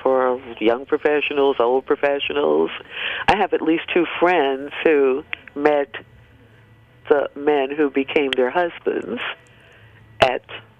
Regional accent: Harlem, New York, United States; When I grew up in Harlem, we're talking when I could hang out with friends and go to dinner. Harlem was inundated with restaurants.

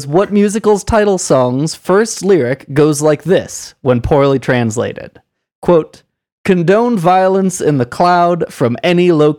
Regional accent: United States; An extrovert American IPA, because I'm American.

